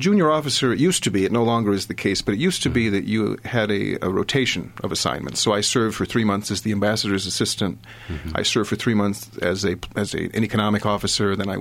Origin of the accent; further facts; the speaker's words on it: Michigan, United States; Well, I'm from Michigan, and I have a black father, white mother, and I have a Chilean stepfather.